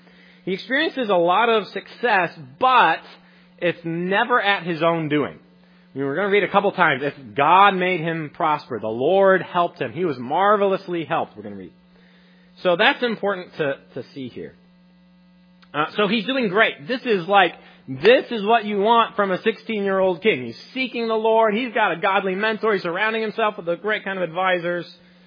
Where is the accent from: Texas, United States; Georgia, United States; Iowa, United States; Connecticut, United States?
Iowa, United States; Council Bluffs; also born or lived in Omaha; I grew up in Council Bluffs. In Omaha, really, there was the October snowstorm.